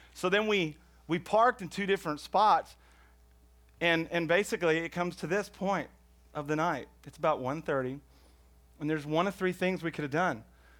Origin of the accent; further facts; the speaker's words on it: Houston, Texas, United States; I'm from Houston, Texas.